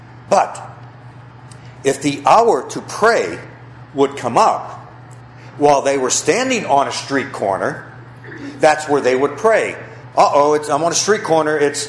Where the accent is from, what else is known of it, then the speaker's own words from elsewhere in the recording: Pittsburgh, Pennsylvania, United States; And that was the first time I realized, growing up in Pittsburgh, I like country music.